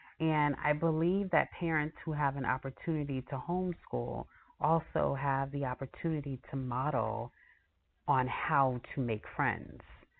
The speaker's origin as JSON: {"language": "English", "region": "New York", "country": "United States", "tie": "born or raised there", "said": "So I know for myself, growing up in New York, I remember going to public school"}